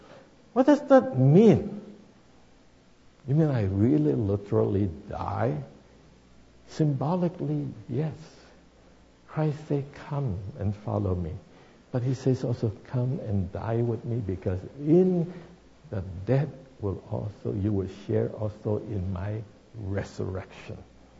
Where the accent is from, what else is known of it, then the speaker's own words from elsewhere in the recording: Philippines; my parents, I grew up in the Philippines, took me to a Catholic church, so I was baptized in the Catholic church.